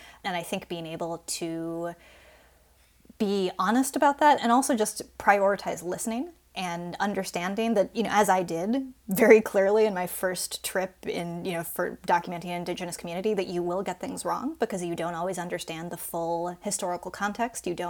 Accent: United States; we cannot talk about who we are as Americans without acknowledging that.

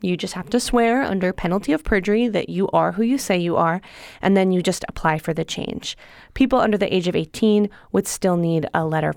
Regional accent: Berkeley, California, United States; I'm from Berkeley.

